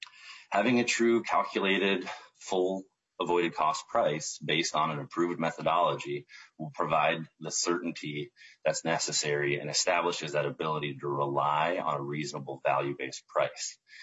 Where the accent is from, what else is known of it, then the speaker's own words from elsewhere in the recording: Plymouth, Minnesota, United States; also born or lived in California; I grew up in Plymouth, Minnesota, graduated from the University of Minnesota, and spent about 9 years developing solar projects out in California before relocating back home in 2014.